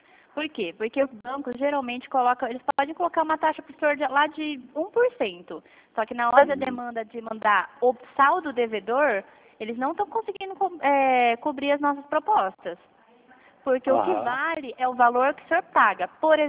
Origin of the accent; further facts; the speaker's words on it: Dourados, Mato Grosso do Sul, Brazil; Eu sou de Dourados, Mato Grosso do Sul